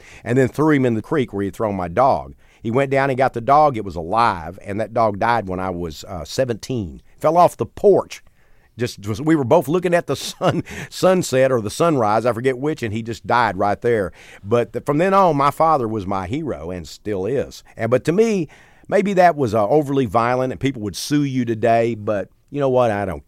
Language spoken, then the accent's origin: English; Mount Enterprise, Texas, United States; also born or lived in Gladewater; I was born in Gladewater, but we lived in a place called Mount Enterprise.